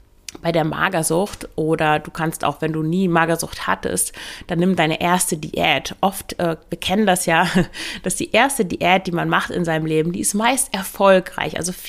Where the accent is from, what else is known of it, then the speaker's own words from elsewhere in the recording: Northern Germany, Germany; Ich komme ja aus Norddeutschland, bei uns sagen wir, nichts nachzunehmen